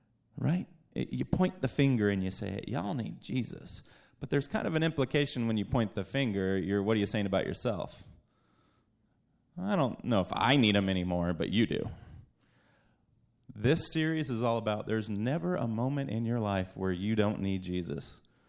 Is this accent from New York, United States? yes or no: no; Texas, United States; also born or lived in Georgia; So anyone who wasn't here last week … I'm from Texas and Georgia. So I like Southern sayings